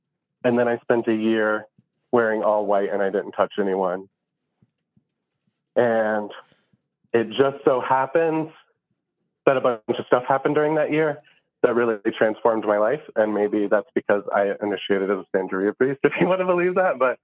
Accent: United States; kind of as a white person, as an American

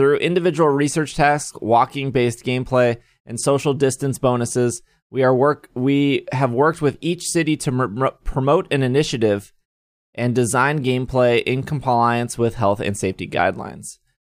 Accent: United States; which I don't know how many miles that is because I'm American.

